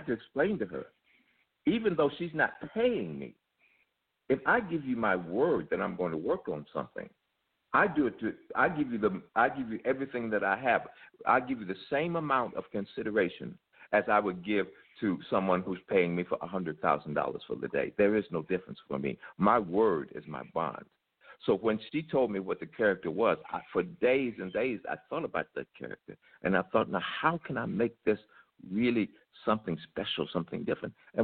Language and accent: English; Chicago, Illinois, United States; because I'm a kid from the South Side of Chicago.